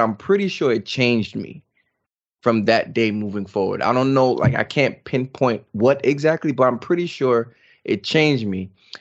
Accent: New York, United States; I'm very thankful that I'm from New York. I don't live there anymore, but every time I go back, I'm reminded I'm in New York

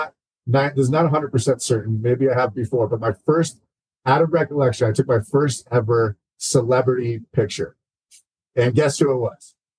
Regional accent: California, United States; I'm from Southern California. There's really no choice.

